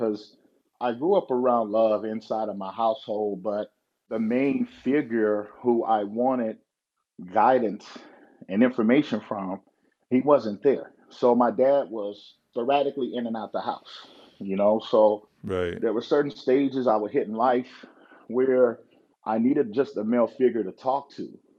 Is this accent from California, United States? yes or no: yes; Long Beach, California, United States; You know, growing up in Long Beach, California, you know what I mean? You grow up very fast.